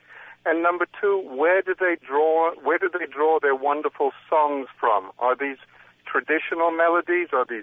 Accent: Pietermaritzburg, KwaZulu-Natal, South Africa; also born or lived in Durban; I was born in South Africa, and I've actually gone back to make a film about it.

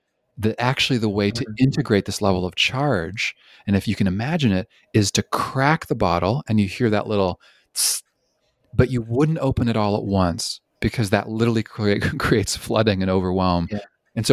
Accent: Canada; also born or lived in British Columbia; I'm originally from Canada, and I spent 10 years in British Columbia.

